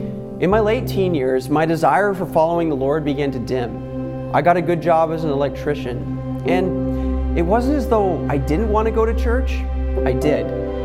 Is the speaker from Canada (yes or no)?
yes; Canada; I am a missionary church planter heading up to my home country of Canada.